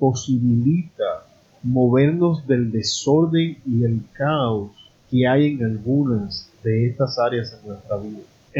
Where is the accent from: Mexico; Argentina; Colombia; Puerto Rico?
Puerto Rico; Yo soy puertorriqueño, en el caso de nosotros sería el pernil